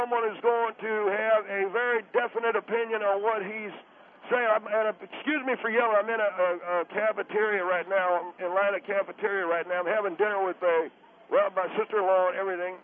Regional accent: Northeast, United States; I didn't say party. I said party. Party. I'm sorry. I come from the Northeast.

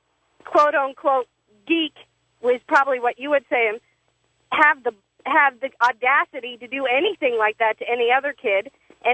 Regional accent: Arizona, United States; Yeah, I'm an educator from Arizona, and I teach sixth graders.

